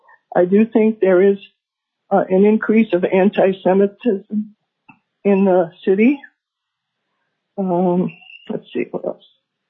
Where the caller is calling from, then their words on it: Anchorage, Alaska, United States; I'm calling from Anchorage.